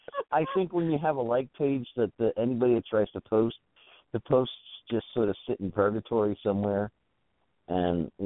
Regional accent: New York, United States; I grew up in New York, and when I went to college, I sold Nathan's hot dogs.

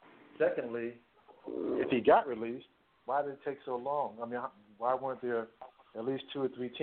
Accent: New York, United States; Well, as a New Yorker and as a Jet and Giant fan, I don't know how happy about that I am.

